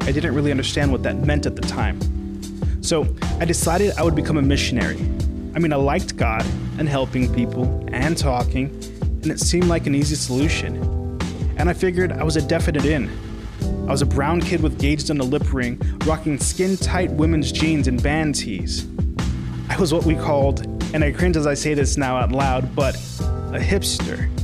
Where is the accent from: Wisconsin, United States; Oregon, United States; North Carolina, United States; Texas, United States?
Texas, United States; Edinburgh; See, I grew up in Edinburgh, Texas in the Rio Grande Valley.